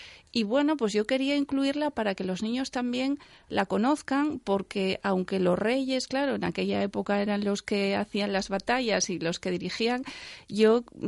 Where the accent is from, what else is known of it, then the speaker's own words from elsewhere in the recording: Asturias, Spain; porque los dos padres somos asturianos.